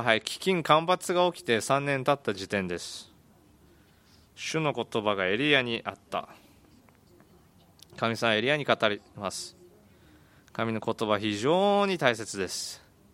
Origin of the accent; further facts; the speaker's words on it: China; Japanese is a second language; 私たち中国人も、もういろんな神々を拝みますね。